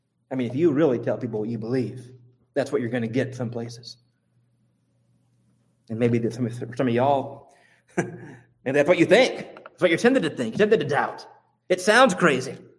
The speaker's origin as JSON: {"language": "English", "country": "United States", "tie": "born or raised there", "said": "when I grew up in Louisiana, Mississippi"}